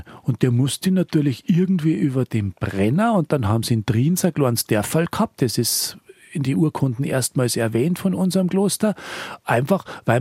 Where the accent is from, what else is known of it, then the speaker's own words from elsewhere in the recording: Bavaria, Germany; einer der ältesten Wallfahrtsorte bei uns in Südbayern, in Oberbayern, ist die Wallfahrt zum Heiligen Kreuz nach Scheiern.